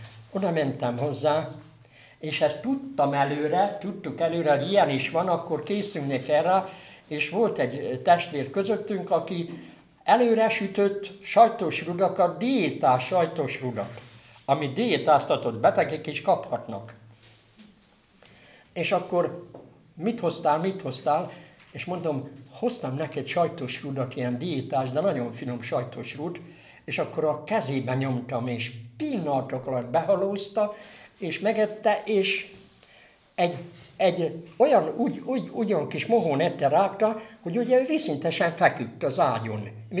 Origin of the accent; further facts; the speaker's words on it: Nagykanizsa, Zala, Hungary; utána hazafelé Nagykanizsára, mert nagykanizsai vagyok